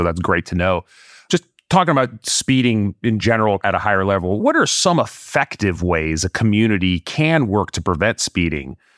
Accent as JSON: {"language": "English", "region": "California", "country": "United States", "said": "I don't want to out myself, but I am a Californian. I live in Los Angeles."}